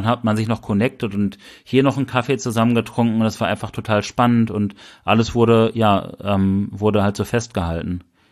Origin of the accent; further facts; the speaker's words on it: Bielefeld, North Rhine-Westphalia, Germany; Ach ja, wir kommen aus Bielefeld.